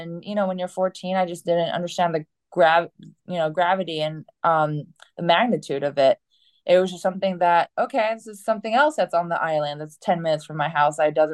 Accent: Hawaii, United States; I think that growing up in Hawaii gave me a really unique set of experiences.

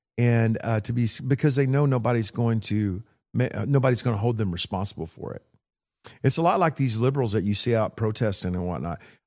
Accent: Texas, United States; I'm from Texas, man. I'm not from France.

